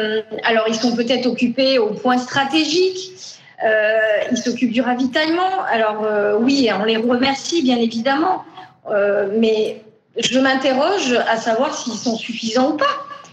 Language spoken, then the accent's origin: French; New Caledonia; Alors, je suis née en Nouvelle-Calédonie. Et donc j'ai connu les événements de 84 et 88, donc j'avais 11 ans. Donc là où on habitait, là où habite ma mère toujours, donc à Boulari entre Saint-Louis la tribu de Saint-Louis et la tribu de la Conception